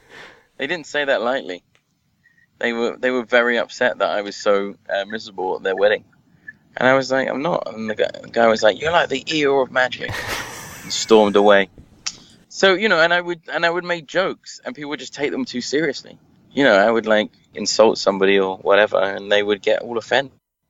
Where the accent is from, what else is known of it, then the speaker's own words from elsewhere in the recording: Forest Hill, London, United Kingdom; Southeast London, in this place called Forest Hill, on a rope park around there, which is, it's near Lewisham, I guess.